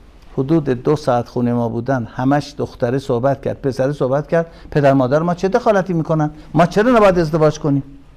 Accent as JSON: {"language": "Persian", "country": "Iran", "said": "ما ایرانی هستیم دیگه، اینو توضیح نمیدم."}